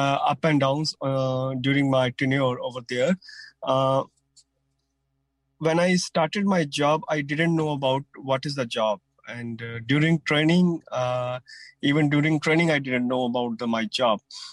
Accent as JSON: {"language": "English", "country": "India", "second_language": "English", "said": "I'm from India."}